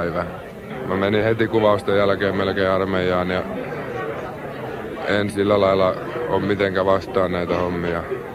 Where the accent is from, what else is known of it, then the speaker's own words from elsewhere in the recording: Tampere, Pirkanmaa, Finland; No mä en ole savolainen, kun mä olen tamperelainen.